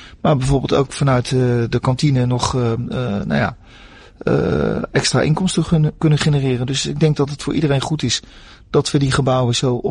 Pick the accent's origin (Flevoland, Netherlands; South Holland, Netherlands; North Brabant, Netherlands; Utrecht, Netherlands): South Holland, Netherlands; The Hague; Ik heb dat ook gezien in Den Haag, waar ik vandaan kom.